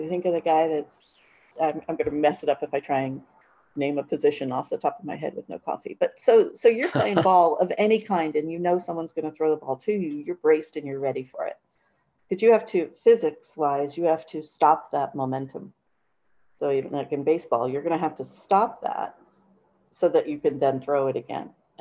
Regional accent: United States; Culturally, as I'm an American, I've noticed over the years, this is totally not scientific, this is just what I've seen, is that we're kind of uptight people, you know?

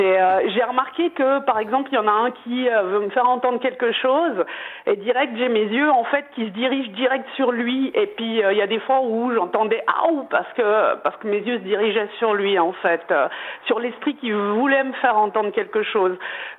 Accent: Romania; moi je viens de Roumanie.

